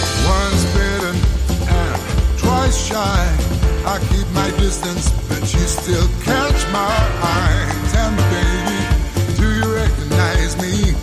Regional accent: Taranto, Apulia, Italy; io sono tarantino, vengo dalla Puglia

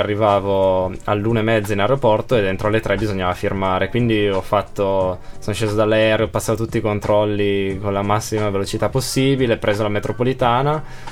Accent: Asti, Piedmont, Italy; perché io sono di Asti

